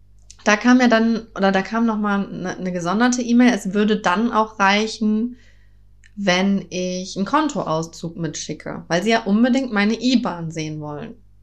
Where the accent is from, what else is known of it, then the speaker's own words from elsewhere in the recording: North Rhine-Westphalia, Germany; Ich komme ja nicht aus Köln, aber Umgebung.